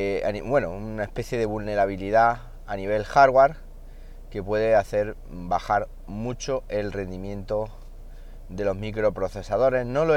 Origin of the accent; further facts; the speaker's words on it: Andalusia, Spain; Ya sabéis que yo soy de la Sierra de Segura, de allí de Jaén.